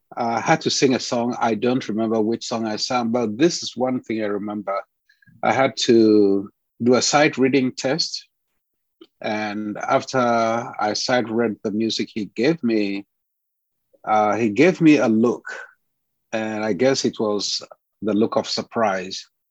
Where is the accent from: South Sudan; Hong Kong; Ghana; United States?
Ghana; someone who learned the Negro spirituals, sang them when I was growing up in Ghana